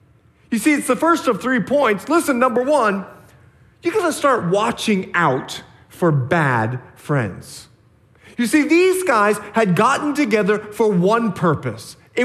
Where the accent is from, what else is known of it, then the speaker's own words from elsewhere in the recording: Bahamas; I remember when I was 11 years old. You see, I'm from the Bahamas, and we used to go to this island in Treasure Key